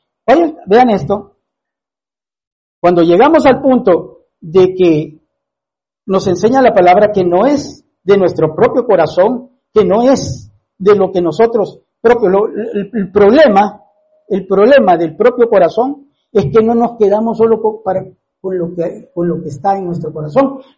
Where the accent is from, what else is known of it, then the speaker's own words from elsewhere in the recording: Argentina; ¿y usted es argentina? Ah, sí, le dije, yo soy argentino.